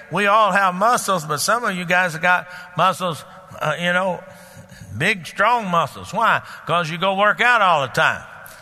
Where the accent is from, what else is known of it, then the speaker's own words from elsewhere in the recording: Dallas, Texas, United States; You know, I grew up in Dallas and I was there when the Cowboys started.